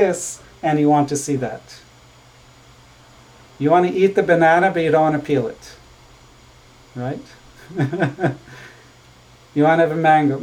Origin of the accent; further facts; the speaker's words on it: Israel; English is a second language; The Hebrew word came, because I grew up with them in Israel